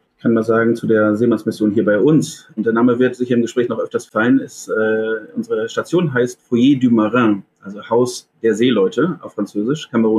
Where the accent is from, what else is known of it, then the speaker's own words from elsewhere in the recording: South Africa; Also ich bin in Südafrika aufgewachsen, habe da auch nochmal gearbeitet, fand auch so das Spießerleben ganz cool.